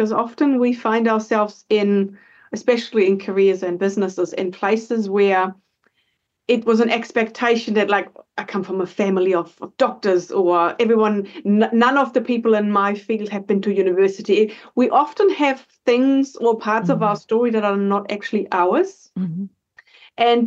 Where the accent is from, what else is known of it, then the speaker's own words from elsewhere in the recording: Germany; I come from Germany, so I come from two generations of post-war trauma, mm-hmm. of scarcity, of hard work and sacrifice and martyrdom.